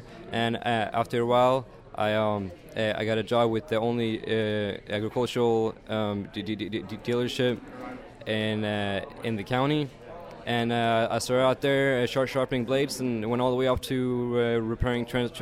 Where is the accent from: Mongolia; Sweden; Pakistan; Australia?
Sweden; now in United States; I'm 18 years old, and I was born in Sweden, where I started to do a lot of mechanical stuff in the village where I grew up. And when I moved to the United States